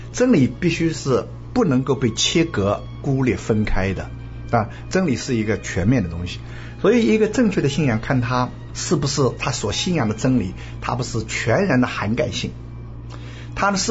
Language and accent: Chinese; China; 像我们中国来讲，人家问他死他就说不知道